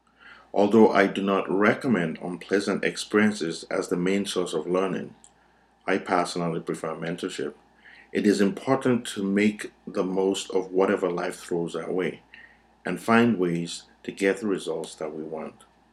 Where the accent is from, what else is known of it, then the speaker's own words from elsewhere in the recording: Nigeria; I grew up in Nigeria and was very influenced by the Yoruba cultural belief in fate and destiny.